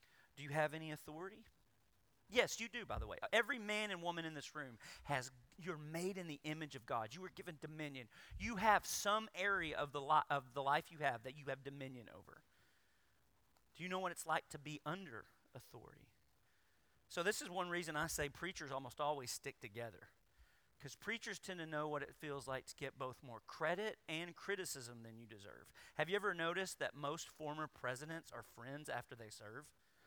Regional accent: the South, United States; I was raised in the Bible Belt too.

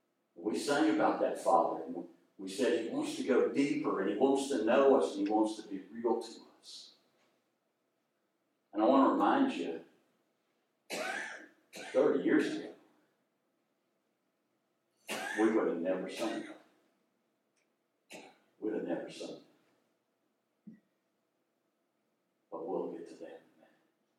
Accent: the South, United States; Because like you, I'm from the South, and you can think about four times faster than I can talk.

